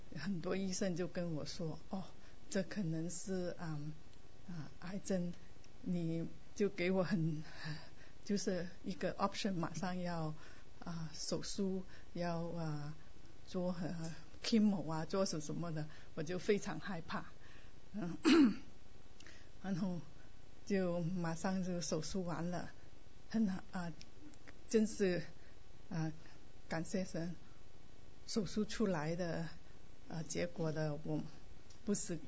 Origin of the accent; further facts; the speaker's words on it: Vietnam; now in San Jose, United States; 我来美国36年了。36年前呢，这父亲带奶奶带我跟弟弟从越南来到美国的东部一个小镇，